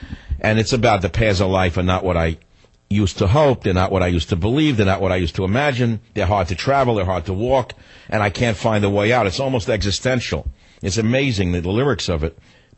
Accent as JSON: {"language": "English", "region": "New York", "country": "United States", "tie": "born or raised there", "said": "I grew up on Cuban, Puerto Rican, Panamanian music in New York."}